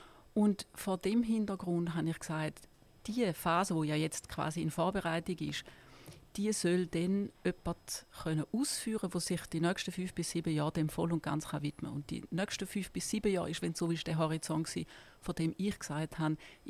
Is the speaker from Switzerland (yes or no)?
yes; Kreuzlingen, Thurgau, Switzerland; Und ich bin in Kreuzlingen aufgewachsen. Das ist in der Grenzregion.